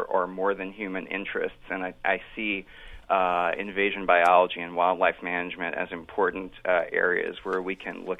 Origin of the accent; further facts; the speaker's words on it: Louisiana, United States; So I actually got interested in the ethics of invasive species management growing up in South Louisiana, being in areas that were largely surrounded by invasive species such as nutria